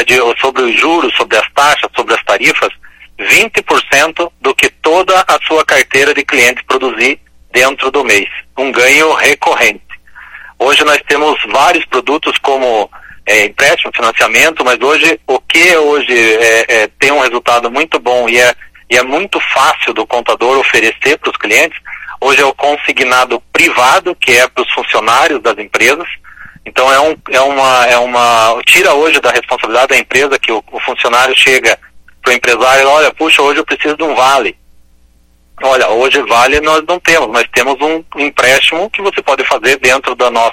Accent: Ponta Grossa, Paraná, Brazil; o meu escritório é de Ponta Grossa e eu sou de Ponta Grossa, aqui do Paraná. Então, eu nasci aqui

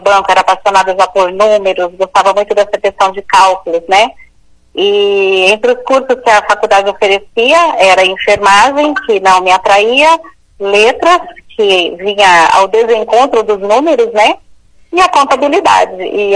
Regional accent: Paranavaí, Paraná, Brazil; Eu sou do interior do Paraná, né, eu vim de Paranavaí

